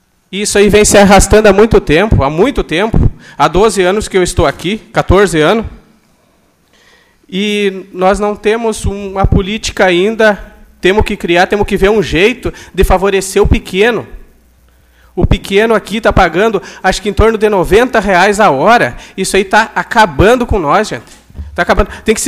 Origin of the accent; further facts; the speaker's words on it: São Miguel, Brazil; plantou lá na minha terra, lá em São Miguel